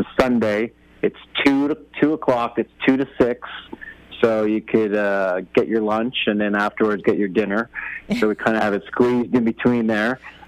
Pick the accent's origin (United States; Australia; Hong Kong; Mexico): United States; West Hazleton, Pennsylvania; Well, I'm originally from West Hazleton